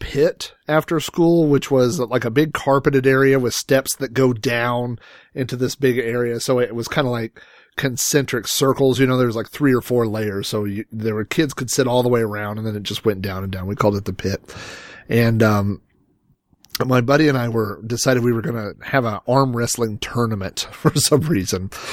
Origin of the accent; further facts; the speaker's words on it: Yukon, Oklahoma, United States; I mean, I went to school in Yukon. I tell people I'm from Yukon, but technically our address was in Oklahoma City.